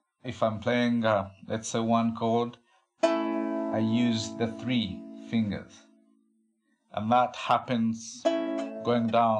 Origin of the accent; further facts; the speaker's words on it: Kampala, Central Region, Uganda; And I'm from Uganda, Kampala.